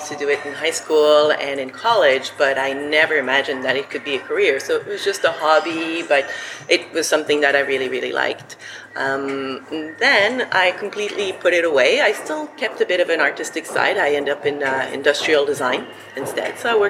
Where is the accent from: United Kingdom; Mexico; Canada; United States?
Canada; Montreal, Quebec; as you said. I'm from Montreal.